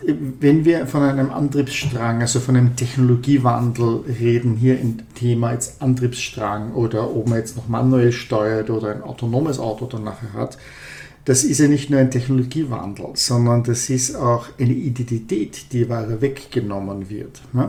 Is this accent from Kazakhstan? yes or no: no; Austria; Und ich sage das als Österreicher